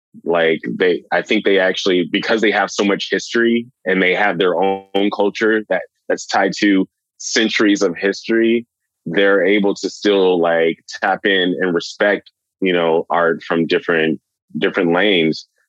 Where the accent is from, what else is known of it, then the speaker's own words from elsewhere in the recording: California, United States; also born or lived in Los Angeles / Long Beach / San Diego; I'm actually from Los Angeles. So I was born here, but I pretty much grew up all over Southern California.